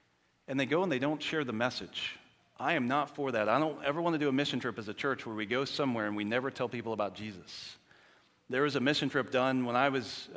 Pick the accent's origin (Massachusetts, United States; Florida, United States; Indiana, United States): Florida, United States; Jacksonville; Most of my buddies that I grew up with are all IMB missionaries today, all of them that I grew up with in Jacksonville.